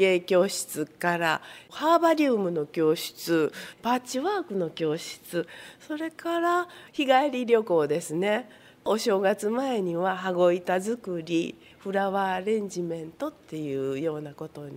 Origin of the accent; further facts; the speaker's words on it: Saikazaki, Wakayama, Japan; also born or lived in Funabashi, Japan / Tokyo, Japan / Shizuoka, Japan; 3年前に雑賀崎に U ターンで戻ってきました。その前は千葉県船橋市と東京向こう島と静岡市に住んでおりました。